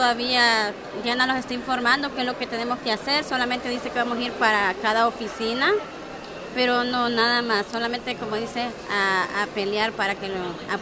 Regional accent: Honduras; Hondureña. Y de Honduras solo yo y mi esposo estábamos asistiendo a las reuniones.

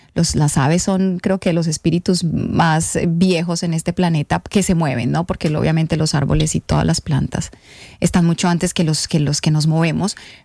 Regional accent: Medellín, Antioquia, Colombia; now in United States; Ok, bueno, de parte, vengo de Medellín, llegué hace un año, hace un año exactamente, sí.

